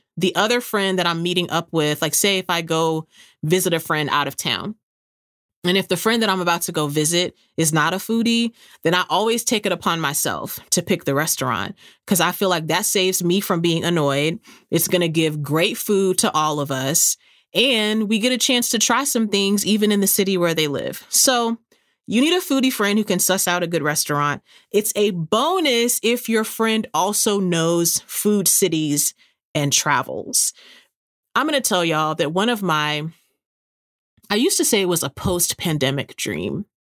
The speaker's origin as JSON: {"language": "English", "town": "San Antonio", "region": "Texas", "country": "United States", "tie": "born or raised there", "said": "Like, my hometown is San Antonio."}